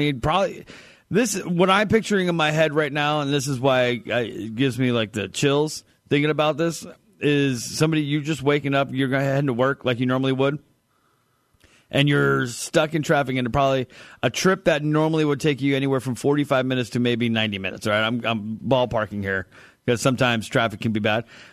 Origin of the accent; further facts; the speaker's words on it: California, United States; I grew up in Southern California. So living in the LA area, there's traffic all the time.